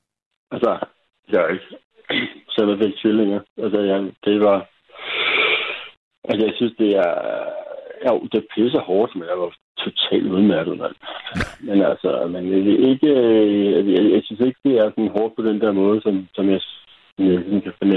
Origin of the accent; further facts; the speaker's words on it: Copenhagen, Capital Region of Denmark, Denmark; Jeg er opvokset i København K